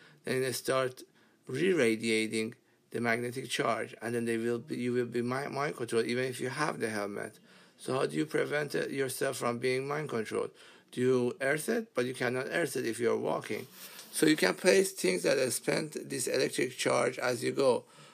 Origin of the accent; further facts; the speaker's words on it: Iran; and I am from Iran.